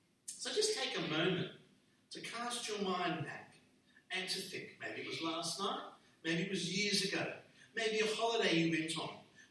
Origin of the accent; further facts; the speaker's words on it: New South Wales, Australia; I grew up on the North Shore, right next to Lane Cove National Park.